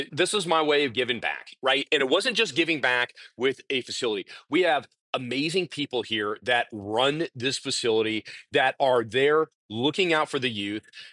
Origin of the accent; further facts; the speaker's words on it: Sioux City, Iowa, United States; so my hometown is a town called Sioux City, Iowa. All right. Our plant's in Pender, Nebraska, 40 minutes south of Sioux City, Iowa. I grew up in Sioux City, Iowa.